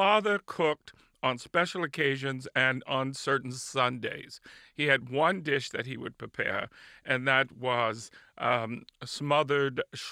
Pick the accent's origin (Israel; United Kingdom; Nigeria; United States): United States; Spartanburg, South Carolina; Well, you know, we're Southern. And my father, who was born in Charleston, South Carolina, I was raised in Spartanburg, South Carolina.